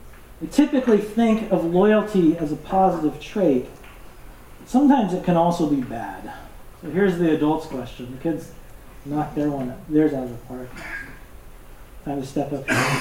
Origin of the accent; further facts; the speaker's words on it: Amboy, Washington, United States; I grew up in Amboy in North Clark County, which is a tiny little logging town, blinking you miss it town.